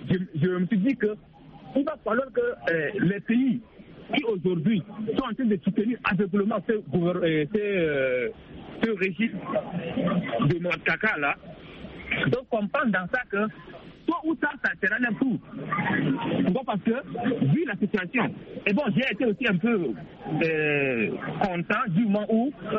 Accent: Chad; now in Cameroon; je suis tchadien, mais je suis au Cameroun.

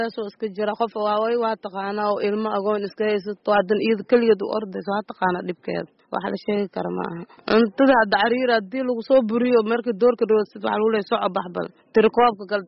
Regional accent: Mogadishu, Banaadir, Somalia; aniga muqdisho ka imaaday

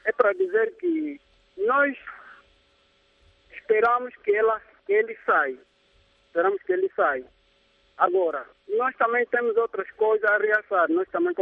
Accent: Angola; E Angola é grande, nós como angolanos também queremos a nossa riqueza

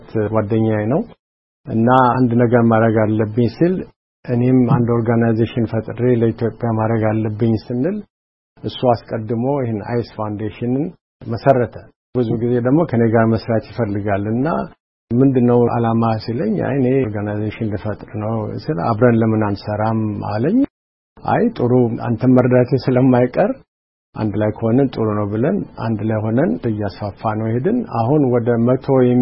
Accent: Addis Ababa, Ethiopia; እኔ ከአዲስ አበባ ነኝ።

